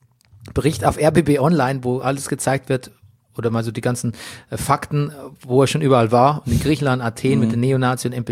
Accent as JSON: {"language": "German", "town": "Grafentraubach", "region": "Bavaria", "country": "Germany", "tie": "born or raised there", "said": "Kannst auch in meinem Heimatort auch."}